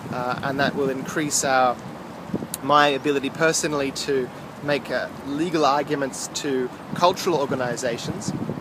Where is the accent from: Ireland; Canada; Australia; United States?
Australia; I'm Australian, and I'm currently in Brisbane.